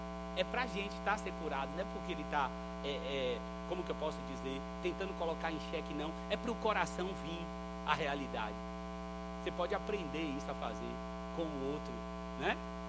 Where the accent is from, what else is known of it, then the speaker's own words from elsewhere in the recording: Nazaré das Farinhas, Bahia, Brazil; Eu lembro quando eu era criança, lá em Nazaré das Farinhas, a nossa mãe costumava dizer assim